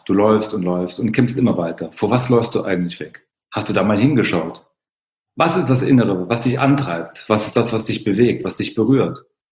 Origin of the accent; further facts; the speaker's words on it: East Germany, Germany; Ich bin im Osten aufgewachsen.